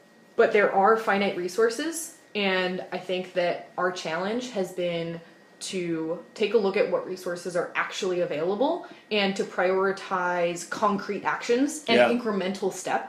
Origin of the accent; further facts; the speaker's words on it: Silver Spring, Maryland, United States; Fun fact, I grew up in Silver Spring, Maryland.